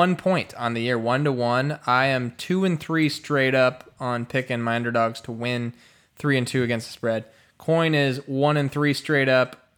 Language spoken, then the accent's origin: English; Chicago, Illinois, United States; that is my hometown, Chicago